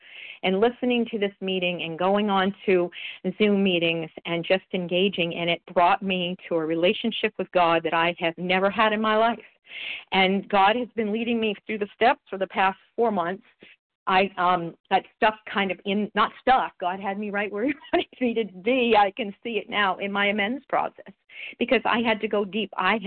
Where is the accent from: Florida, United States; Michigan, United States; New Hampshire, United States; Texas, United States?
New Hampshire, United States; I'm from New Hampshire.